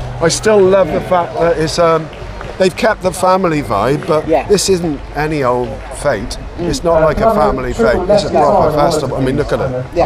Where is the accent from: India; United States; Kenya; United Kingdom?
United Kingdom; Chepstow, Wales; I don't really know who I am at the moment. I'm a songwriter from Monmouthshire, Chepstow.